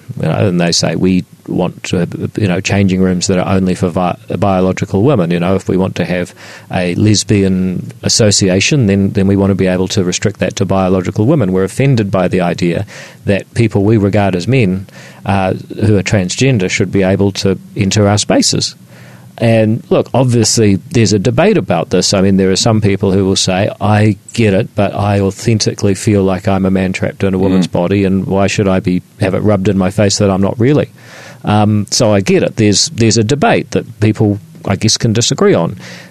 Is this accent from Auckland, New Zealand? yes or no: yes; Auckland, New Zealand; So I'm from Auckland, I have to say that.